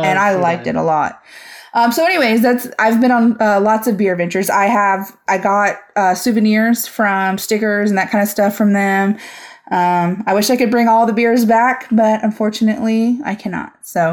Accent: Charleston, United States; Because I grew up in Charleston, which isn't that far from here.

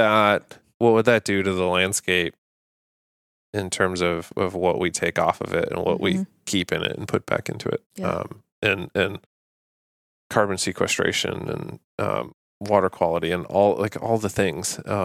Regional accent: Northeast, United States; I grew up in the Northeast, so not a lot of publicly accessible land.

